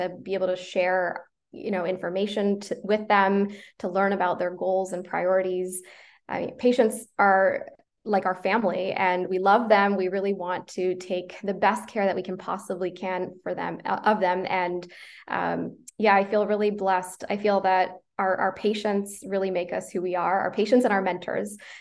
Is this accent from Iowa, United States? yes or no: yes; Iowa, United States; Yes, I grew up in Iowa. I went to the University of Iowa for undergrad and medical school